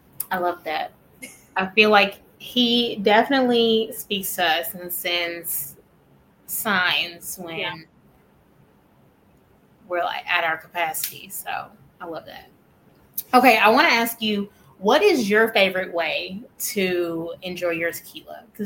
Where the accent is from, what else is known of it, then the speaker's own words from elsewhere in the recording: Alabama, United States; I know I'm from Alabama